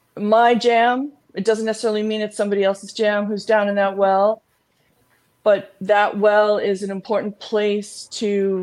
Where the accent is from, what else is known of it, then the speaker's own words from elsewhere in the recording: New York, United States; now in Greenwich, United States; I live in Greenwich, Connecticut. I'm originally from New York, beautiful New York, New York. And I've been living all around the world and finally settled in Greenwich, Connecticut